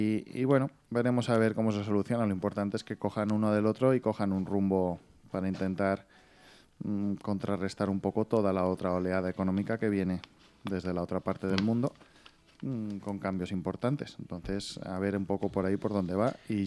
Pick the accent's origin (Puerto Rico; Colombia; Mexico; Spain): Spain; según parece, somos los primeros españoles en haber hablado ahí.